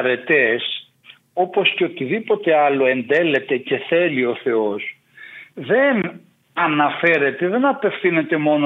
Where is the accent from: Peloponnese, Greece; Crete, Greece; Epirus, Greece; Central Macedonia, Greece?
Peloponnese, Greece; πρόσφατα επισκέφθηκα το σπήλαιο που βρίσκεται στην πατρίδα μου, το σπήλαιο του Δηρού